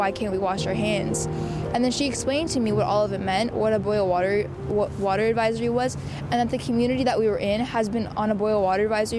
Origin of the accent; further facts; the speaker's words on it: Ontario, Canada; now in Ottawa, Canada; I'm the Chief Water Commissioner for Anishinaabeg Nation. I'm 16 years old. I'm from Manitoulin Island, and I'm currently living in Ottawa.